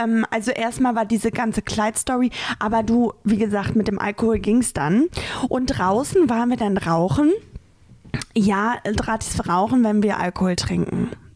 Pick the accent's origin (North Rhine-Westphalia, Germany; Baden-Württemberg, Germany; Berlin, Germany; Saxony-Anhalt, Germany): Berlin, Germany; wir kommen hier nicht aus Rostock, wir kommen aus Berlin.